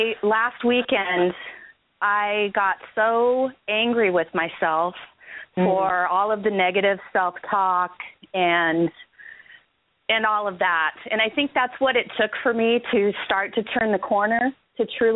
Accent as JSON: {"language": "English", "town": "Portland", "region": "Oregon", "country": "United States", "said": "I am from Portland, Oregon."}